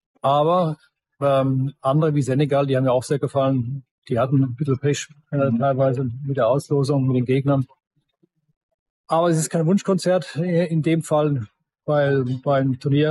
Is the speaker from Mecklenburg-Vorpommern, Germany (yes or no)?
no; Hesse, Germany